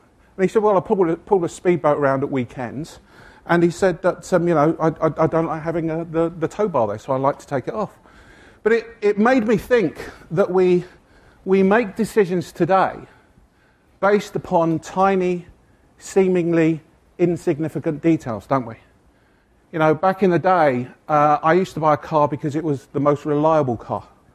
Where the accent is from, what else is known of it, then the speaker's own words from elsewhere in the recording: England, United Kingdom; I am English.